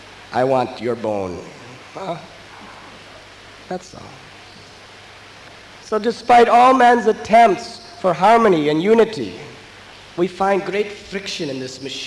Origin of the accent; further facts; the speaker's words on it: United States; I am from the United States of America.